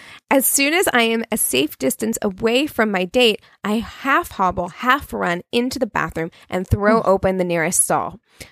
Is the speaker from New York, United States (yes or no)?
no; New Mexico, United States; born there; we moved here from the Southwest. Like, I was born in New Mexico.